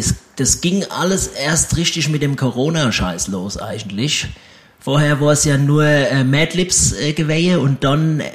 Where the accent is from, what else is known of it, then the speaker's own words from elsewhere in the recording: Hesse, Germany; Ich bin natürlich im Orewald groß geworden.